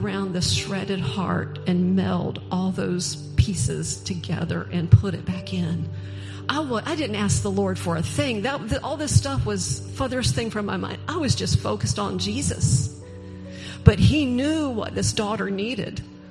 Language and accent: English; Currituck, North Carolina, United States; And then I'm from Currituck down the road.